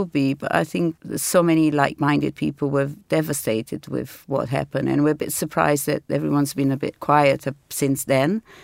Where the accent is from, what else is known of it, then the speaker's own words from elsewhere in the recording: Brazil; I'm from Brazil and my family is a real mixture, like many in Brazil